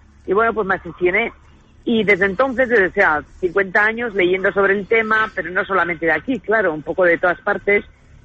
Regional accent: Vitoria, Basque Country, Spain; yo soy de Vitoria, y en Vitoria, en mi casa entró la tele cuando tenía 15 años.

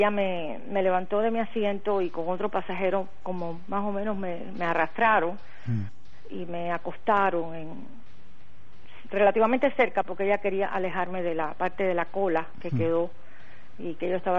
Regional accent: Cuba; now in Miami, United States; Soy cubana.

